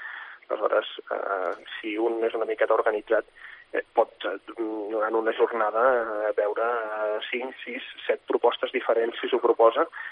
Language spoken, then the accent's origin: Catalan; Montblanc, Catalonia, Spain; Que els que som d'aquí, clar, ho vivim d'una manera, doncs, molt especial